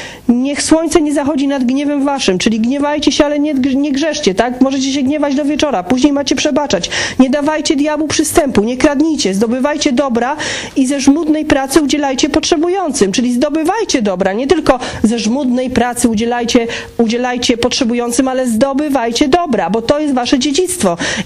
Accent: Silesian Voivodeship, Poland; ja jestem ze Śląska i zawsze u nas się mówiło, że trzeba sprzątnąć tak na przodku.

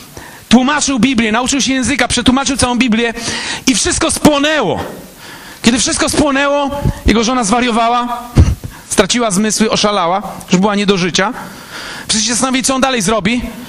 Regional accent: Elbląg, Warmian-Masurian Voivodeship, Poland; bo ani ja z Warszawy, tylko gdzieś z Elbląga, prawda?

